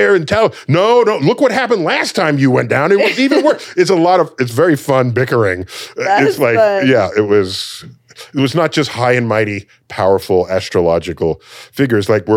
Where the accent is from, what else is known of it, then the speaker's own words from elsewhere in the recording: Bronx, New York, United States; For goodness, she grew up in Alaska, and I grew up in the Bronx.